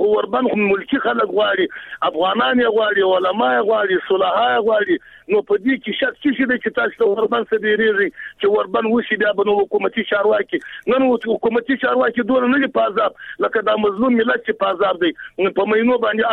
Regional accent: Afghanistan; خبره دا چې موږ افغانان یو نظر ورکوم، زه پښتون د چا سره لرم

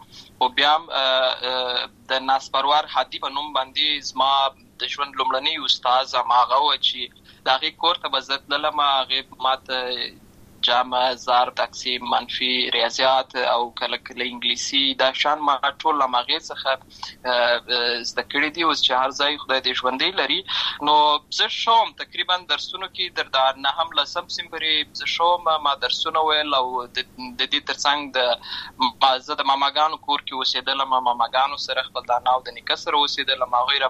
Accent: Lashkar Gah, Helmand, Afghanistan; also born or lived in Uruzgan; زه په اصل کې د اورزګان ولایت یم. اما زه په هلمند ولایت د شکرګاه کې پیدا شوی یم. اما د لوی سوی یم. عملته مې ښوونځی لسته ده.

